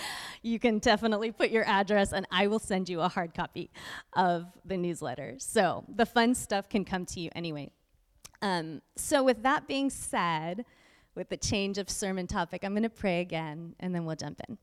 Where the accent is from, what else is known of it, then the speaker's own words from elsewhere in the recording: Italy; now in United States; I was here in Connecticut, which is my stomping ground. I came from Italy to Connecticut